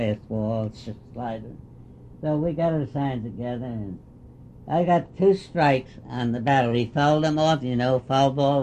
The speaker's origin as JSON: {"language": "English", "town": "Ossining", "region": "New York", "country": "United States", "tie": "born or raised there", "said": "they had a big factory in my hometown, Ossining."}